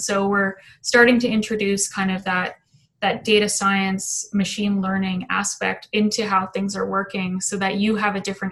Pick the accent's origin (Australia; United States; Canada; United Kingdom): Canada; Alberta; I grew up in Alberta.